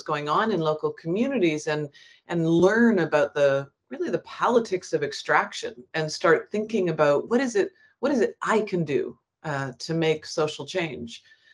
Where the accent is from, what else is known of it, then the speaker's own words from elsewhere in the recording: Canada; as a Canadian activist, as a white middle-class woman